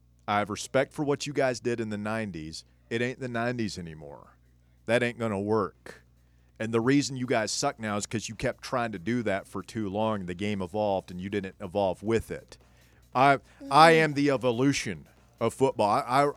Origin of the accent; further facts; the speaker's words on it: Alabama, United States; I'm from Alabama. We just won a national championship.